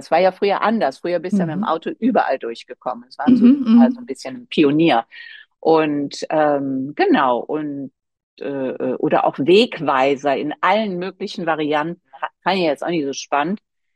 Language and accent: German; Linz am Rhein, Rhineland-Palatinate, Germany; Ich komme aus Linz am Rhein. Da kennt man sich